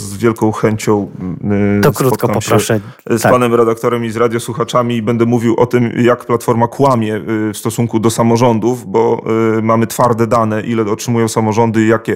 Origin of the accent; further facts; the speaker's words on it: Biała Podlaska, Lublin Voivodeship, Poland; Na przykład moje rodzinne miasto Biała Podlaska otrzymało ponad 10 milionów złotych.